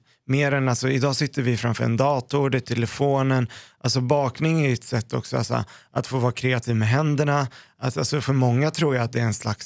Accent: Sweden; Ibland, skulle jag säga så här, jag är svensk.

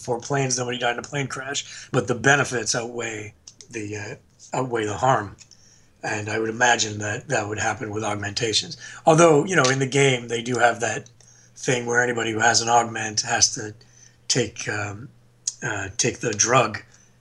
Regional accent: Montreal, Quebec, Canada; Montreal, where I grew up in Montreal, has a big baseball history.

